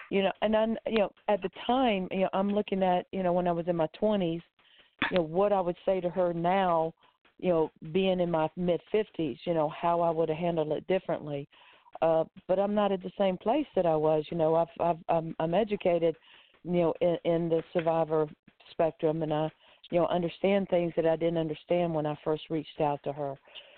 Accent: Pompano Beach, Florida, United States; from Pompano

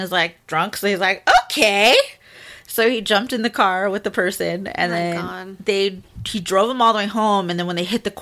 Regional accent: Utah, United States; He looked and acted like an upstanding Mormon gentleman. Yes, I'm from Utah originally.

